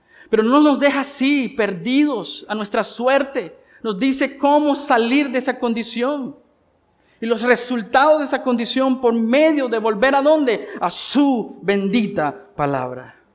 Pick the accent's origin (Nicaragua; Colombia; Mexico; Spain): Nicaragua; lo que hemos hecho por años como nicaragüenses